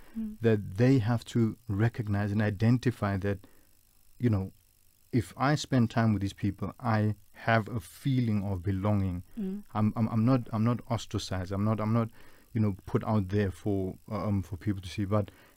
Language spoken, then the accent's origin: Afrikaans; Johannesburg, Gauteng, South Africa; also born or lived in Namenskraal; ek was gebore in Johannesburg, maar omdat my ma enkel ouer was, kon sy nie na my omsien nie, en ek het met my oma geblei in Namenskraal in, en tot op die orde van 8 jaar het ek in Namenskraal gebrei